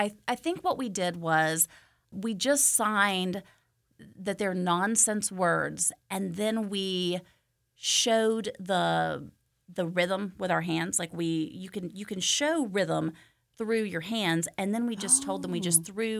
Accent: Virginia, United States; moved away; And I grew up in Virginia with a grandmother from Tennessee, so I learned sign language that's slightly different than here. Now, I've been here for 30 years

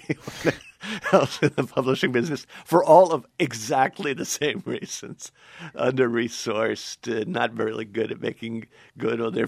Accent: Washington, United States; Well, I'm from Washington, and I had actually encountered him.

